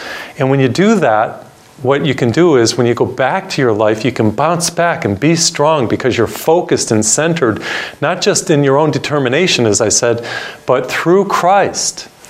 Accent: Springfield, Massachusetts, United States; he was inducted into the Basketball Hall of Fame in my hometown, by the way, Springfield, Massachusetts

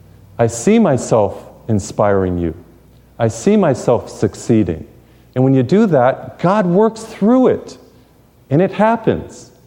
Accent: Massachusetts, United States; I remember I grew up in Massachusetts, and we'd have these cold mornings.

